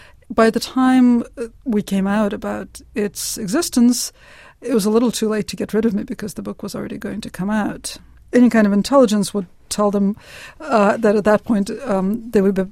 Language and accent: English; United States; It's worse that I'm American.